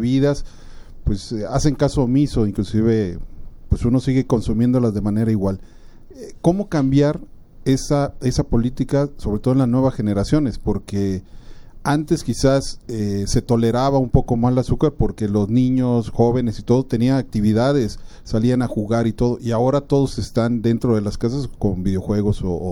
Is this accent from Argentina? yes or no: no; Mexico; uno como mexicano pues tiene una adicción al azúcar